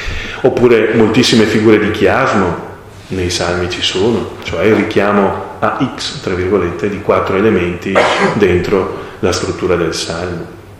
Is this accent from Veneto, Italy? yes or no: yes; Sarmede, Veneto, Italy; anche delle mie parti, io sono di Sarmede, sapete dove è Sarmede?